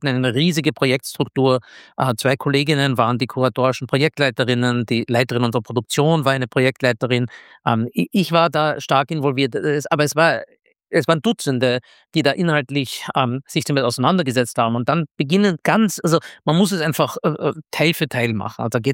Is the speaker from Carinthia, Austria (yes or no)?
no; Vienna, Austria; moved away as an adult; also born or lived in United States; ich bin zwar Wiener, in Wien geboren und aufgewachsen, aber ich bin mit 19 in die Vereinigten Staaten gegangen und habe meine ganze mein ganzes Erwachsenenleben inklusive wissenschaftlicher Karriere in den USA verbracht.